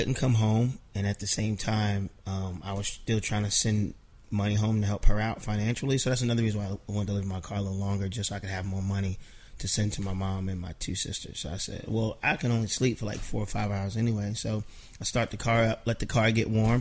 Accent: Milton, Delaware, United States; No, I grew up in Milton.

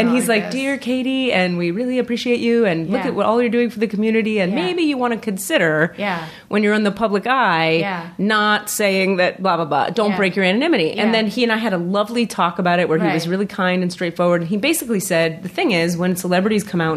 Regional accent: Miami, Florida, United States; Miami. Anyway, so I go back to Miami.

